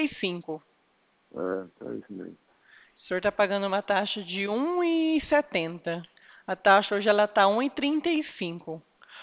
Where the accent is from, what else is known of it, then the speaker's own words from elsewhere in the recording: Presidente Prudente, São Paulo, Brazil; Eu sou aqui de Prudente.